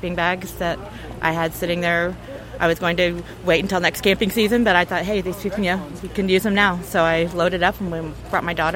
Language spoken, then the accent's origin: English; Missouri, United States; We're from near Springfield, Missouri.